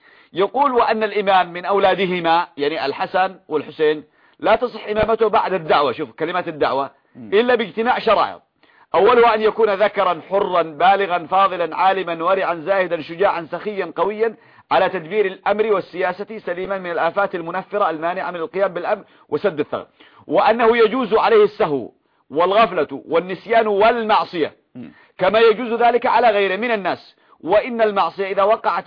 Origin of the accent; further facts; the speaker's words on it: Yemen; عندنا في اليمن